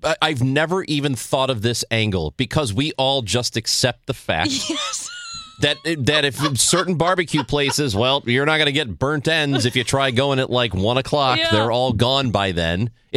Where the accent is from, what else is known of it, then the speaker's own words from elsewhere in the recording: Granite City, Illinois, United States; No, I'm from Granite City.